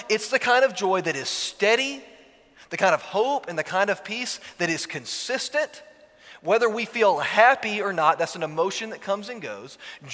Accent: Georgia, United States; also born or lived in Virginia; It's more like the mountains that I grew up around in Georgia and Virginia.

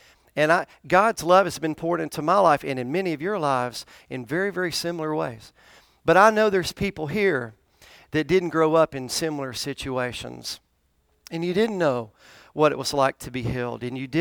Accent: Tennessee, United States; I grew up on a farm in Tennessee, in Middle Tennessee. And my sister was born in Nashville. I was born in Nashville as well.

